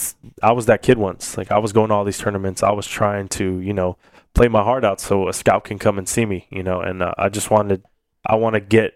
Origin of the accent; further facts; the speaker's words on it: Corpus Christi, Texas, United States; Hometown? Yeah, I was back in my hometown.